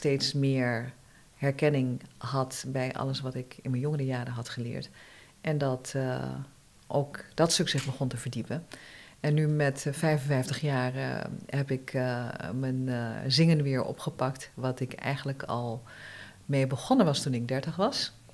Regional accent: Suriname; born there; naar Suriname, naar mijn geboorteland.

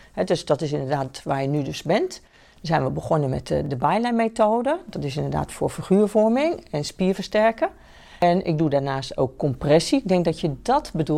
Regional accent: Delft, South Holland, Netherlands; born there; En ik ben 60 jaar en ik ben geboren in Delft.

